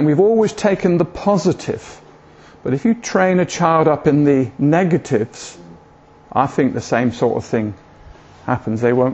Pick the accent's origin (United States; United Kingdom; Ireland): United Kingdom; Bristol, South West England; accent: Bristol; Oh, about my accent, Bristol. Yes, but we've been up here, and we're really pleased.